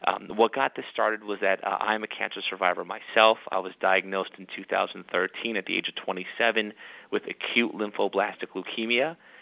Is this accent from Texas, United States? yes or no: no; Parsippany, New Jersey, United States; So I'm a Parsippany guy myself. I was born and raised there. I grew up in Parsippany in Troy Hills Village.